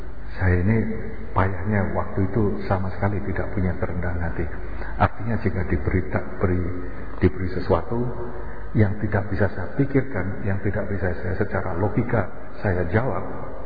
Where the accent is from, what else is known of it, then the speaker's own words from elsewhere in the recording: Semarang, Central Java, Indonesia; saya dibesarkan di Semarang.